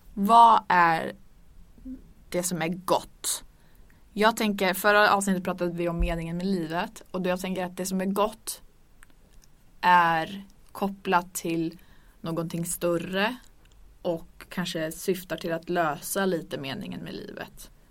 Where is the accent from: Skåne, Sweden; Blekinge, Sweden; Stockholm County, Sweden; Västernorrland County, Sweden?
Västernorrland County, Sweden; Örnsköldsvik; Jag kom från Örnsköldsvik.